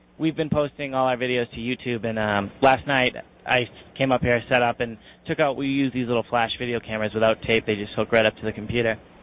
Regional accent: Massachusetts, United States; I'm actually not from New Hampshire. I go to school in New Hampshire. I'm from Massachusetts.

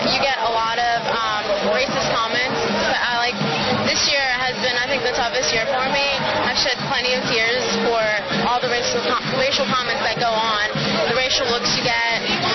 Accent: Guatemala; I'm from Guatemala.

